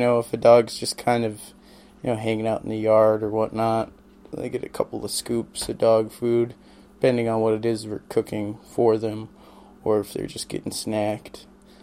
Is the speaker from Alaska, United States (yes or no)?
yes; Nikolai, Alaska, United States; born and raised in Alaska, from Nikolai.